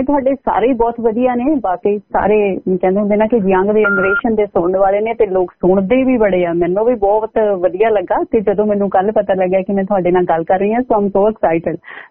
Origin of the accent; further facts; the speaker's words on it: Ludhiana, Punjab, India; ਮੈਂ ਵੀ ਮਾਲਵੇ ਦੀ ਆ, ਮੈਂ ਜੀ ਲੁਧਿਆਣੇ ਤੋਂ।